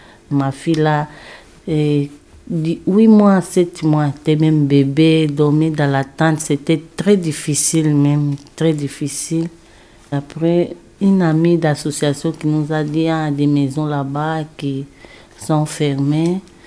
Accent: Angola; French is a second language; now in France

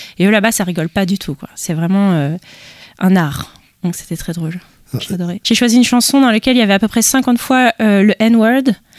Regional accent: Brussels, Brussels-Capital Region, Belgium; j'ai grandi en Belgique, donc Bruxelles

